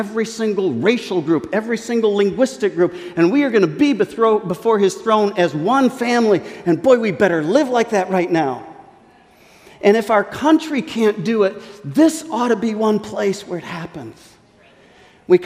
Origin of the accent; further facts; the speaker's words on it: United States; I have lived in other countries. Believe me, I am so thankful I'm an American with an American passport.